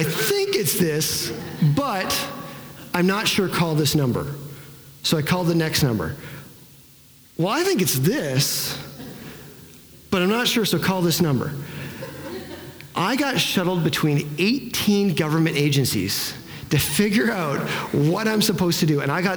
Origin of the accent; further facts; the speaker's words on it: Canada; I'm Canadian. I'm not American. I am not a citizen here.